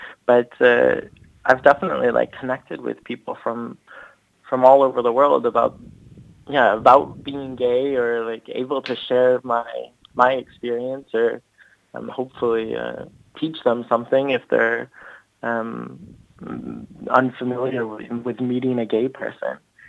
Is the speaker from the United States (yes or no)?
yes; United States; So like as an American, like sometimes I am a bit more outgoing or friendly or social